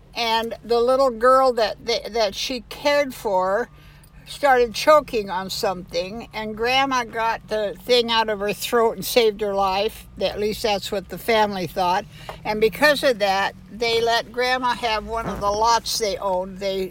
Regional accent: Long Beach, California, United States; born there; I was born in Long Beach at Long Beach Community Hospital, and my grandma lived with us in those days

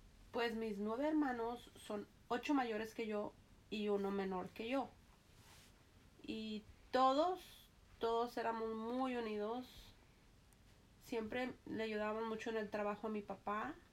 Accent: Cotija, Michoacán, Mexico; born there; Nací en Cotija, Michoacán, México

